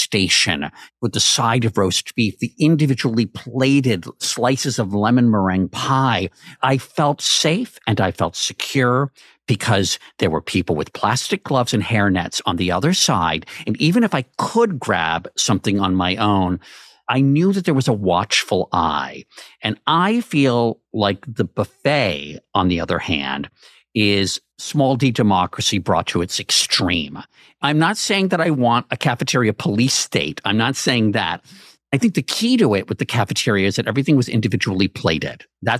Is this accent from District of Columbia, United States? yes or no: yes; Washington, District of Columbia, United States; I grew up in the Washington, D.C. area.